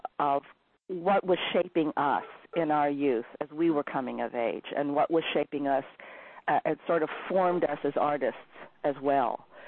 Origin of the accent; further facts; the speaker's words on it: Los Angeles, California, United States; born there; Right, and I'm a Silver Lake baby.